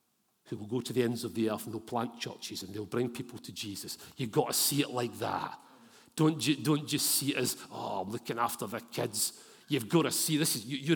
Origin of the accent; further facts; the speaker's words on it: Scotland, United Kingdom; My identity is not in being Scottish.